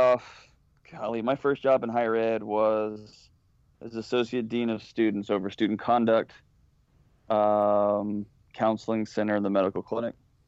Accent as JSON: {"language": "English", "region": "Texas", "country": "United States", "lives_now": "Nashville, United States", "said": "I'm from Texas, and I'm a transplant to Nashville, Tennessee."}